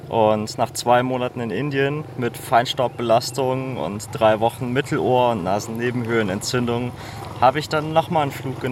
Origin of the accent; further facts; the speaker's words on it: Aachen, North Rhine-Westphalia, Germany; Ich komme aus Aachen.